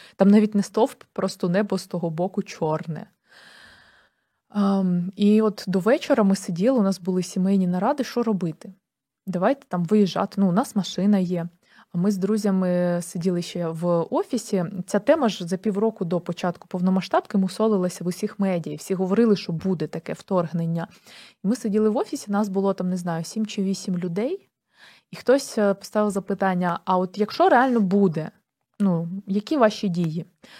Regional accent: Kherson, Kherson Oblast, Ukraine; херсонці не цінують цього, але у мене теж був досвід життя не у Херсоні 2 роки. І от так само, як і ти, я почала любити це місто, коли повернулася в нього

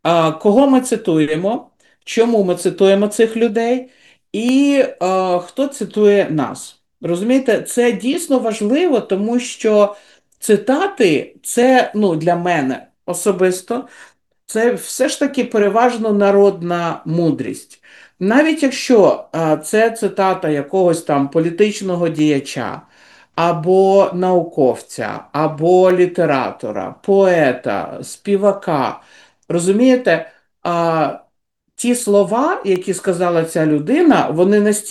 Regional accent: Kyiv, Ukraine; хоча я з Києва

